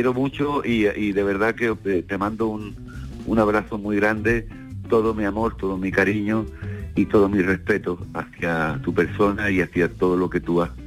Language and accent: Spanish; Cádiz, Andalusia, Spain